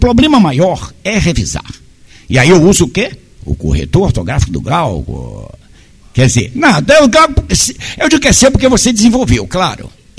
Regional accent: Bahia, Brazil; Não, mas eu sou baiano sempre se acha na esquina.

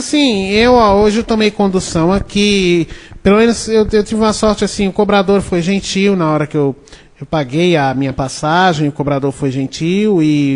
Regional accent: São Paulo, Brazil; desculpa, é que eu não conheço aqui, sou de São Paulo.

